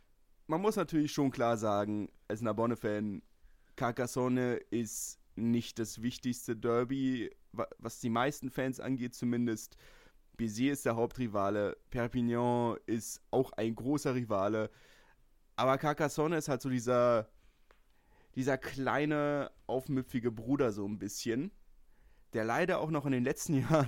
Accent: Berlin, Germany; ich komme aus Lichterfelde, das ist festes Herthanerland.

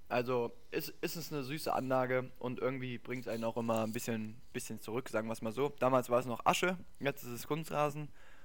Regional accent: Bergisch Gladbach, North Rhine-Westphalia, Germany; Also ich komme ja nicht direkt aus Bergisch Gladbach direkt, sondern aus dem Stadtteil wie Bergisch Gladbach

